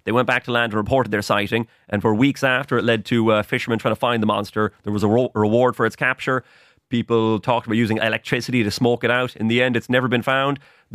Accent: Westmeath, Ireland; I'm from Westmead, so it's very close to me.

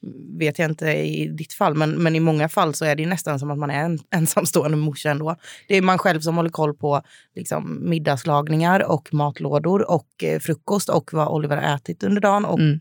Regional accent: Jönköping, Jönköping County, Sweden; now in Stockholm, Sweden; Och jag bodde även hemma i Jönköping, hemma hos mamma och pappa.

